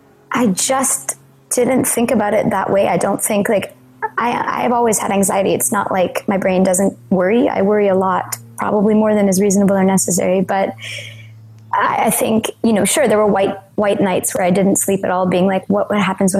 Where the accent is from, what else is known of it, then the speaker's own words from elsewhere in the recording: Canada; And I had the benefit of being Canadian, so I didn't have the kind of school debt Americans have